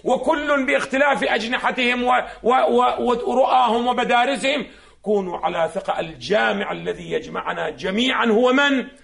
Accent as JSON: {"language": "Arabic", "country": "Iraq", "said": "أو بعض الأحداث اللي تقع الآن عندنا في العراق"}